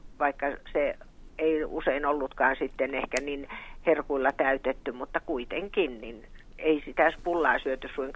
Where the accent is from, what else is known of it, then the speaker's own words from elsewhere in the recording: Kymenlaakso, Finland; Minä olen kotoisin Kymenlaaksosta